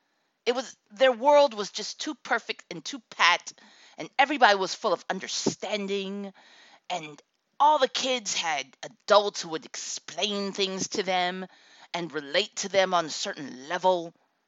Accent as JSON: {"language": "English", "town": "Akron", "region": "Ohio", "country": "United States", "tie": "born or raised there", "said": "Yes, I grew up in Akron, Ohio. Very middle size city in the Midwest."}